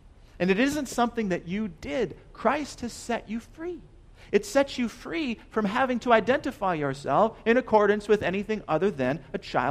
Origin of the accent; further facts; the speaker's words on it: Minnesota, United States; Well, I'm from Minnesota.